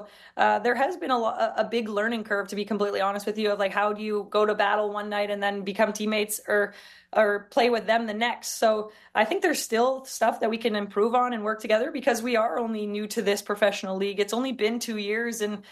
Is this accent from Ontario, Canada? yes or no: yes; Toronto, Ontario, Canada; When I was growing up in Toronto, I didn't see it.